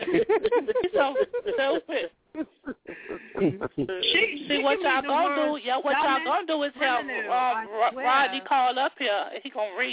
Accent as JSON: {"language": "English", "region": "Arizona", "country": "United States", "said": "I'm from Arizona."}